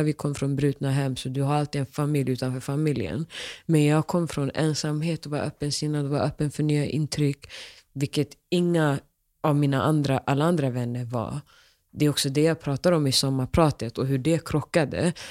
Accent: Sweden; För att de ser mig som en svensk-somalisk kvinna som har krossat glastak i kanske den vitaste delen av världen.

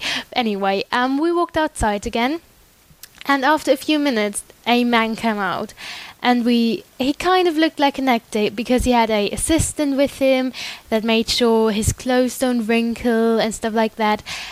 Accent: Germany; I'm from Germany

